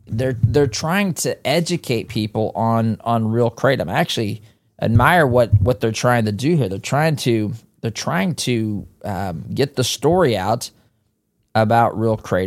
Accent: Indiana, United States; I'm Indiana-based in the sense that I'm from Indiana

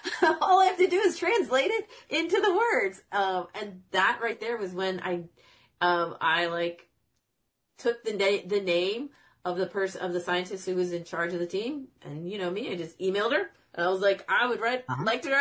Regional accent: Illinois, United States; And the cool thing about that is I grew up in Central Illinois.

